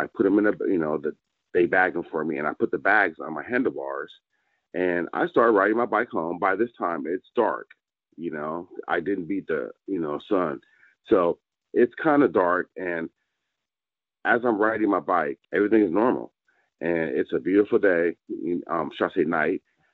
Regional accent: Anchorage, Alaska, United States; born there; I was born in Anchorage, Alaska, and, you know, I was born on Elmerdorf Base. And I moved from there when I was about 2.5 or 3.

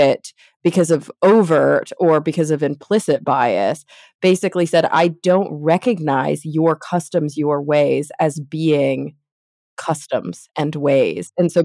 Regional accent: Texas, United States; I had it bad because I grew up in Texas, right? So I had that Texas textbook bias, which is rough.

